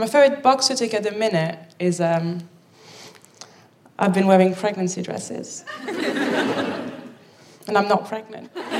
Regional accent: Paris, Île-de-France, France; also born or lived in Birmingham; I'm from Paris.

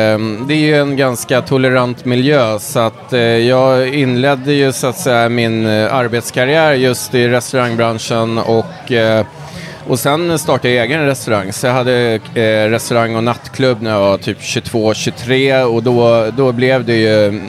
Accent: Stockholm, Stockholm County, Sweden; Nej, jag är uppväxt på Södermalm

